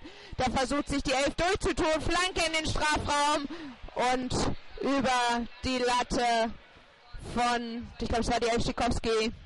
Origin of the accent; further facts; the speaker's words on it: Wuppertal, North Rhine-Westphalia, Germany; Ich komme ja aus Barmen.